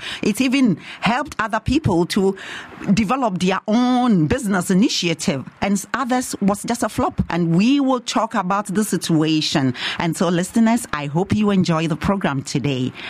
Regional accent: Ghana; German is a second language; now in Germany; Ich komme aus Ghana, Westafrika.

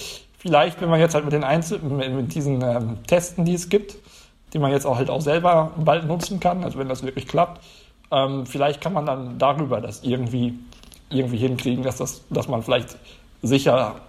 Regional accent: North Rhine-Westphalia, Germany; ich komme ja aus NRW und da hatte ich dann auch ein bisschen Kontakte

